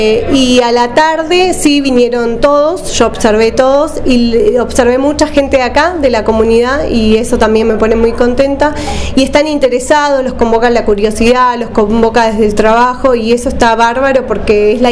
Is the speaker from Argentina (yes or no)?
yes; El Calafate, Santa Cruz, Argentina; moved away as an adult; also born or lived in La Plata / Trelew; soy de Calafate. Me fui a los 18 años a estudiar esta carrera